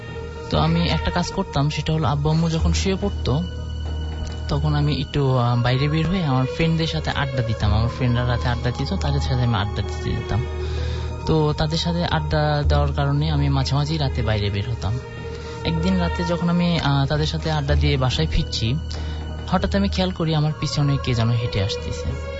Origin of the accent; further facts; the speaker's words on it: Mirpur, Dhaka Division, Bangladesh; আমি মিরপুর থেকে এসেছি